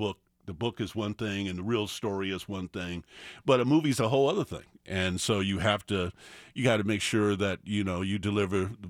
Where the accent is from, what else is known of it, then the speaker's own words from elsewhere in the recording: Junction City, Kansas, United States; I grew up in Junction City, an incredibly integrated neighborhood, diverse before the word was even around, really.